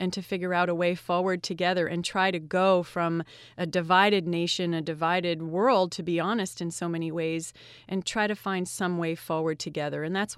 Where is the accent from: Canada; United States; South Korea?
Canada; I am Canadian